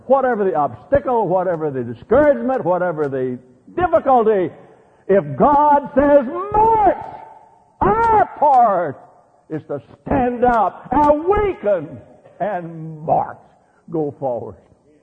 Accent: Oklahoma, United States; born there; also born or lived in Muskogee; As you know, I was born in Oklahoma. I came down here from Muskogee.

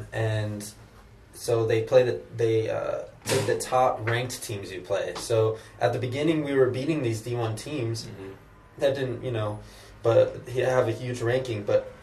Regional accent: New Braunfels, Texas, United States; I'm from New Braunfels

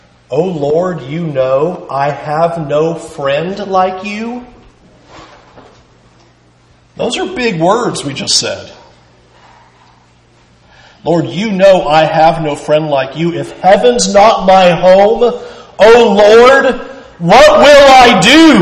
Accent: San Diego, California, United States; now in Kentucky, United States; I am from California. I know I'm here in Kentucky, but I don't belong here. I belong in San Diego. I belong in California.

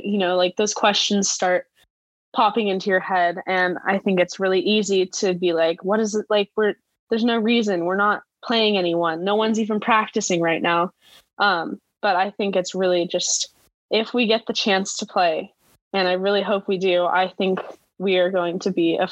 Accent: California, United States; Growing up in Southern California, I think I was very lucky because there are tons of junior lifeguard programs all up and down the California coast.

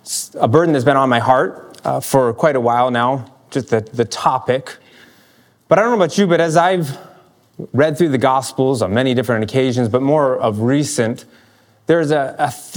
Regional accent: Maine, United States; I grew up in Maine, so I know what fishermen are like.

